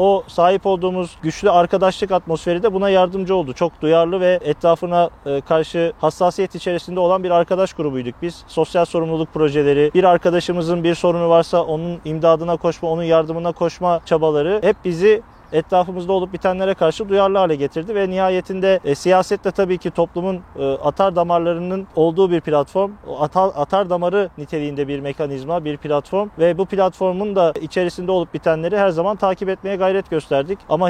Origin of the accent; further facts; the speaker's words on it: Ünye, Ordu, Turkey; Ben Ordu'nun Ünye ilçesinde doğdum. 1 Ocak 1985 tarihinde ilk 5-6 yılımı köyde geçirdim. İlkokul vesilesiyle şehir hayatına başladım sayılır.